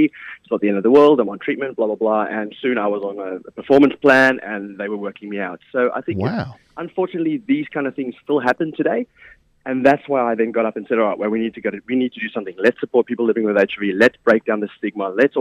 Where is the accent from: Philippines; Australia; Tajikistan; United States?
Australia; Victoria; So I'm from Victoria.